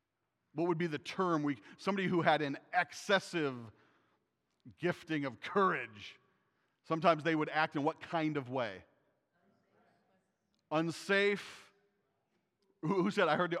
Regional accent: South Dakota, United States; I grew up in South Dakota. We have no pro teams.

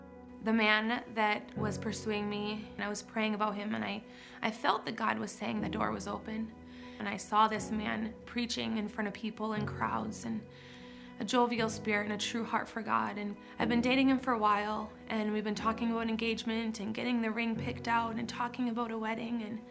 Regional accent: Jim Falls, Wisconsin, United States; I was born and raised in Jim Falls in a Christian family with two wonderful, still married Christian parents.

